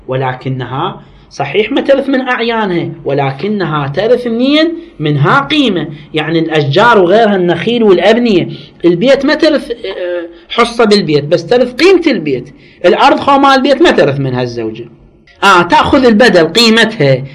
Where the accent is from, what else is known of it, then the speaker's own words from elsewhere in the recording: Iraq; مو مثل ما عندنا احنا بالعراق، وحتى احتمال في غير، احنا عندنا بالعراق